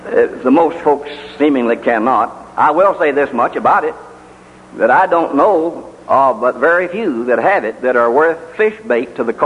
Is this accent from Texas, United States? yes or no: yes; Franklin, Texas, United States; born there; I moved back to Texas, my home state. I was born down here at Franklin.